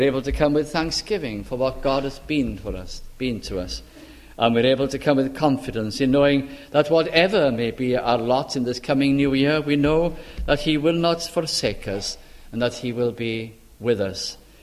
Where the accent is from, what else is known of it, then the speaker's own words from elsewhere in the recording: Caernarfon, Wales, United Kingdom; And I was given one of my hometown in Carnarvon